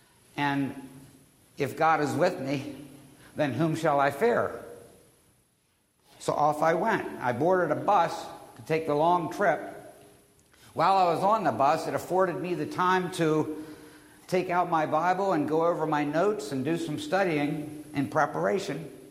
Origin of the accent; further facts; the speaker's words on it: Akron, Ohio, United States; You see, I was born and raised in Akron, Ohio, where my father ran a tire distributorship